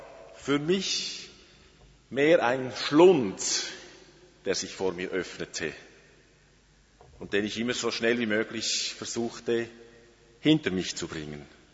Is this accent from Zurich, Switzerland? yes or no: yes; Zurich, Switzerland; es gibt im Zürcher Oberland, wo ich aufgewachsen bin, ein kleines Gewässer, den Pfäffiker See.